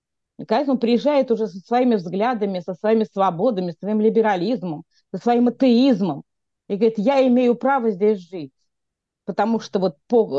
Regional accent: Russia; когда они знали, что мы из России

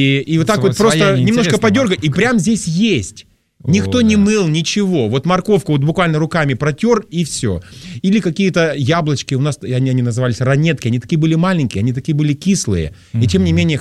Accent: Tyumen, Tyumen Oblast, Russia; Да, я рос и воспитывался в западно-сибирском городе Тюмень.

